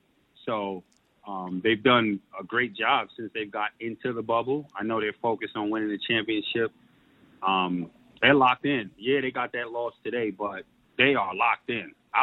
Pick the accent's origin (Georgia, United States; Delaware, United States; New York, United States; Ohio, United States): New York, United States; But anywhere I go, I'm safe, man. I'm from New York. I know how to move.